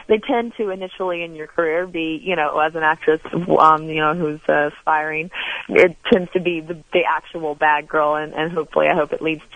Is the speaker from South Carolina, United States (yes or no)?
no; Atlanta, Georgia, United States; I'm from Atlanta, and it's here in the United States.